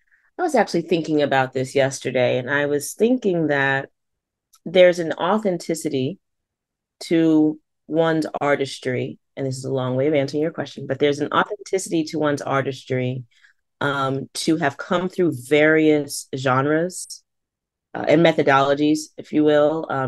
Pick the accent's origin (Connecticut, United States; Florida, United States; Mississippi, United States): Connecticut, United States; Stratford; But then also, I grew up in Fairfield County, and I do want to recognize that growing up in Stratford, when I grew up, there was not a string program.